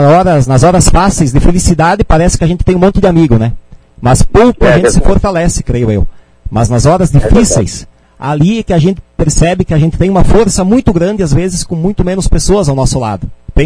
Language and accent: Portuguese; Rio Grande do Sul, Brazil; Nós somos um povo gaúcho que queremos apenas cantar as nossas verdades